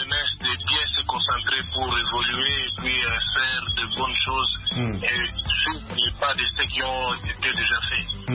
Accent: DR Congo; pour votre visite chez nous en RDC

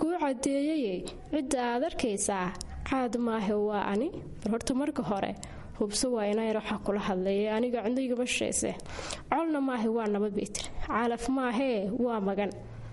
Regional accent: Mudug, Somalia; waxaan ku dhashay gobolka Mudug degmada Tawfiiq Layra, halkaas aan ku soo barbaaray.

